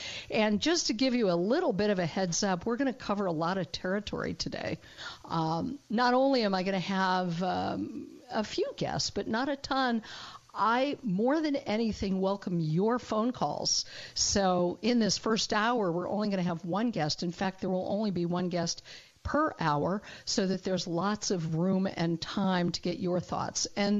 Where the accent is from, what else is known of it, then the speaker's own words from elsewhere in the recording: Colorado, United States; I am a refugee from Colorado, but I will always care about my home state.